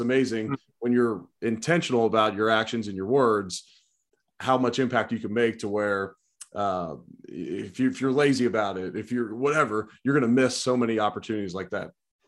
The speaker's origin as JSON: {"language": "English", "town": "Cincinnati", "region": "Ohio", "country": "United States", "tie": "born or raised there", "said": "so I grew up in Cincinnati where the Jeff Ruby's were started, but I never got to go."}